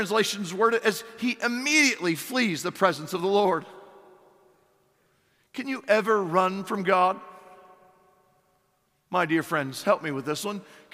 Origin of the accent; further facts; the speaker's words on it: Pennsylvania, United States; A church I grew up in Pennsylvania, all the way until I went to college, we never had air.